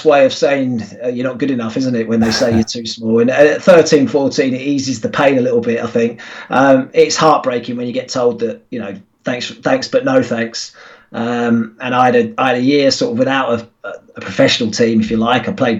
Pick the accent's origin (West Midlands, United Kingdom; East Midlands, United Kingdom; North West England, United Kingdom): North West England, United Kingdom; Bury; born there; I was born in Bury.